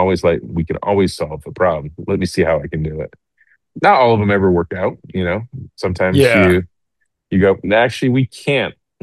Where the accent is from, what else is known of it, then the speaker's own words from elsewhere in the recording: Indonesia; I grew up in Indonesia. I was born and raised in Asia.